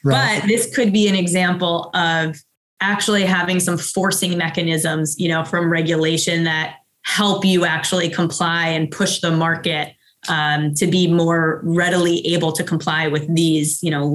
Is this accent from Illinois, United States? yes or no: no; New York City, New York, United States; Well, I say that as a New Yorker.